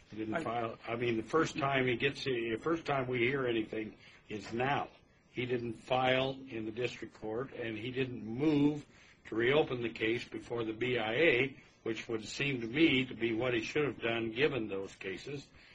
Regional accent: Idaho, United States; I'm new and I'm from Idaho, so I always talk about that kind of stuff.

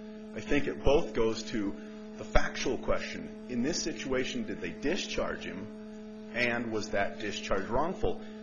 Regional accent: Bozeman, Montana, United States; I'm an attorney from Bozeman, Montana.

